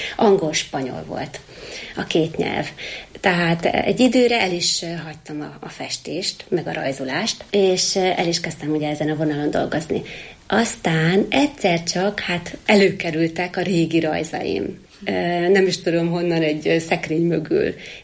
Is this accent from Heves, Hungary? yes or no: yes; Eger, Heves, Hungary; born there; moved away as an adult; also born or lived in Budapest; Egerben születtem, tehát egri festőnek tartom magam.